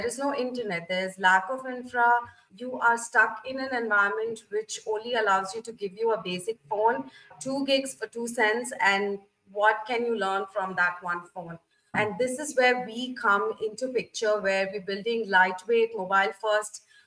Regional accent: India; emerging economies from my home country, India.

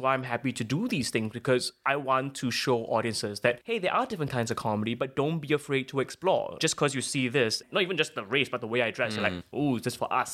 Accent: Singapore; I'm from Singapore.

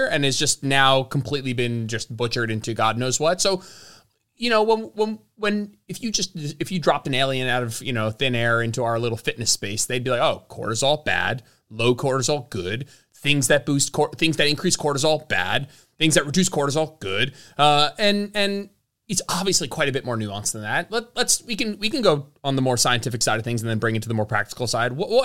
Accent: New York City, New York, United States; also born or lived in Austin, Texas; now in North Carolina, United States; I grew up in New York City, New Jersey area, and we moved to the South, to Austin, Texas, where we're in North Carolina right now.

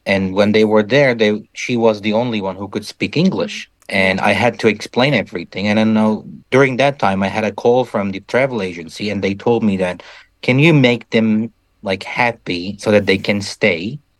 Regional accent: Antalya, Turkey; also born or lived in Adıyaman; And I'm actually from Adıyaman. I was born in Adıyaman. And when I was seven or nine, around those ages, we moved to Antalya. And all my childhood, and I grew up there in Antalya.

